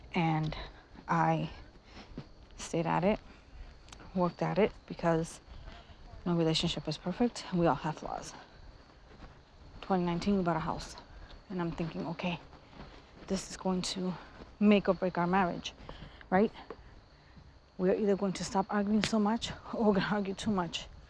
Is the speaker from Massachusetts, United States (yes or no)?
yes; Boston, Massachusetts, United States; She lived in New York. And I'm from Boston.